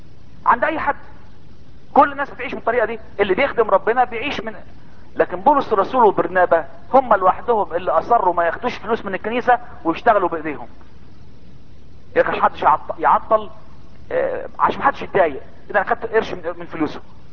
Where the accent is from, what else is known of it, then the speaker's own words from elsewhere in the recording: Egypt; الختم ده طبعا احنا هنا كمصريين فاهمين الحته دي قوي